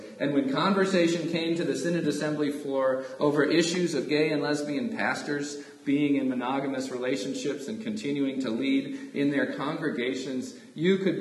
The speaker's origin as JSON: {"language": "English", "town": "Salinas", "region": "California", "country": "United States", "tie": "born or raised there", "said": "he was one of my best friend's pastors growing up in Salinas, California."}